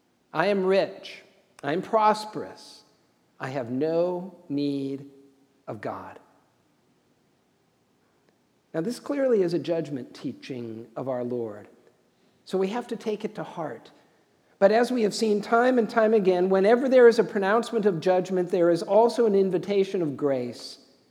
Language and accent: English; United States; or by birthright, by my family line, or because I'm an American.